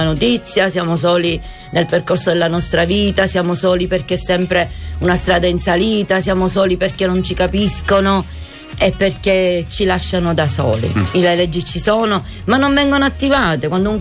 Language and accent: Italian; Sicily, Italy; eravamo un bel gruppetto, siamo dalla Sicilia, ne siamo partiti in quattro